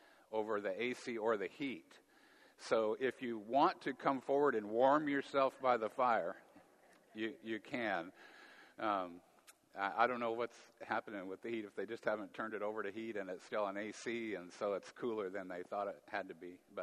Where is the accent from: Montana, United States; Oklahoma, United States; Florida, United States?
Montana, United States; I was born and raised in Montana.